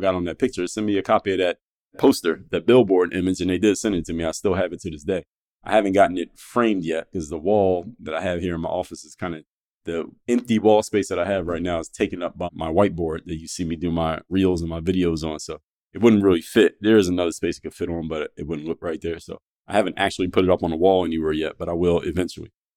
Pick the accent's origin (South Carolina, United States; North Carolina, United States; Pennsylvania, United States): Pennsylvania, United States; Philadelphia; because I'm from Philadelphia. I know a lot of New Yorkers